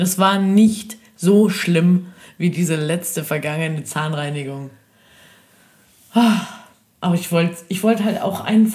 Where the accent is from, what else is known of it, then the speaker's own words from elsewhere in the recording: Baden-Württemberg, Germany; Ich bin ein richtiger Schwabe.